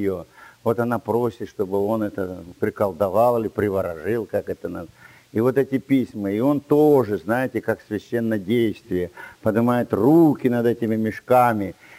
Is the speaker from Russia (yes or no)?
no; Dushanbe, Tajikistan; Я из Душанбе, это столица Таджикистана.